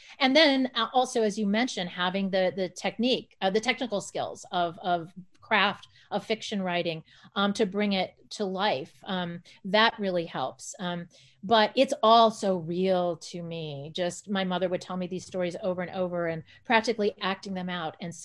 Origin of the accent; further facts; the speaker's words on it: Chicago, Illinois, United States; And culturally, I was raised Native, even though I was born and raised in Chicago.